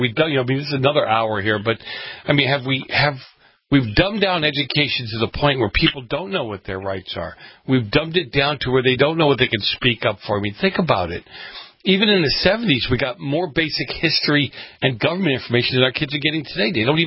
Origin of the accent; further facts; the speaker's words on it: Boston, Massachusetts, United States; No, I grew up in the North End. I grew up in Boston.